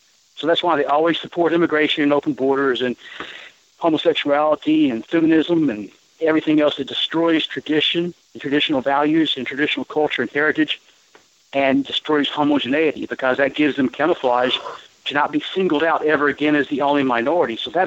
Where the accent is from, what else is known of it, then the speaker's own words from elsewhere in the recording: Arkansas, United States; I was raised in Arkansas and my parents, my dad was in the Klan.